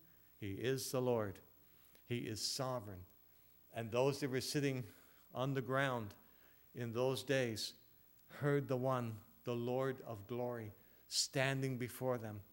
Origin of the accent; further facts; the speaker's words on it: Eastern Canada, Canada; I'm from the East.